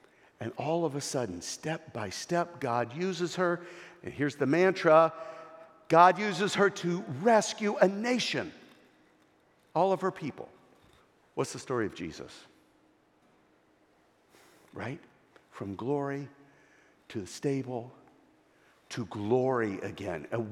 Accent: the South, United States; this lady comes up to me because I'm from the South.

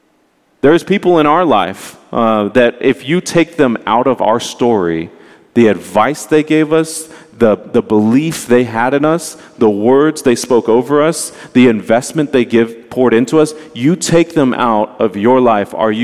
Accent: Dallas, Texas, United States; again, I grew up in Dallas, I'd be telling a Texan in the summer, you know it's hot in the summer.

